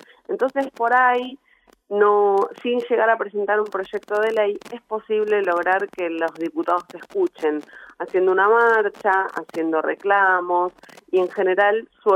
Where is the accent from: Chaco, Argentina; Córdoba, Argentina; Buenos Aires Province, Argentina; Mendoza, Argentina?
Buenos Aires Province, Argentina; Lomas de Zamora; Yo crecí en una casa con mucha militancia política. Yo soy de Lomas de Zamora, del conurbano bonaerense sur.